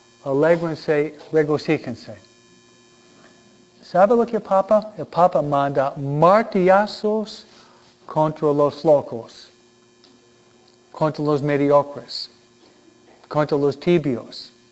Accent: Chile; now in California, United States; Cuando yo llegué a California de Chile, no Chile que se come, Chile el país, ¿no?

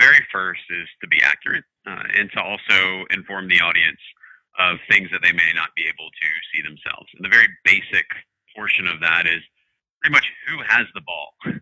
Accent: Virginia, United States; But the tie that I have to soccer is I grew up near the University of Virginia.

